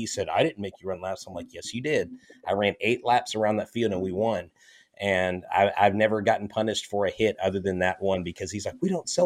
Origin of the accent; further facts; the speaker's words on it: Melbourne, Florida, United States; born there; I actually was born in Melbourne, Florida. My dad actually grew up there in Melbourne, Florida, went to Mel High.